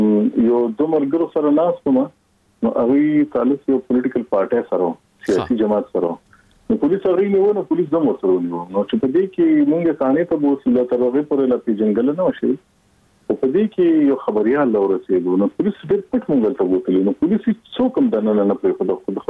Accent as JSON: {"language": "Pashto", "town": "Peshawar", "region": "Khyber Pakhtunkhwa", "country": "Pakistan", "tie": "born or raised there", "said": "زه خو د پیښور خار اوسېدونکی یم کنه."}